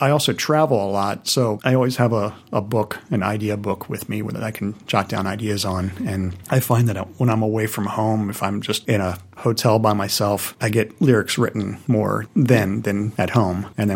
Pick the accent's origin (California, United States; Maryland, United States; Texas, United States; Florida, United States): Maryland, United States; Baltimore; I said, okay, you know that I'm coming from Baltimore, and you know that in Baltimore there are some neighborhoods that you just do not walk through.